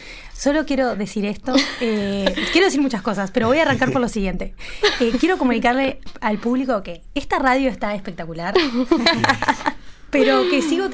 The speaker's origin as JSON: {"language": "Spanish", "town": "La Plata", "region": "Buenos Aires Province", "country": "Argentina", "tie": "born or raised there", "lives_now": "Montevideo, Uruguay", "said": "Soy oriunda de La Plata, pero me adoptaron."}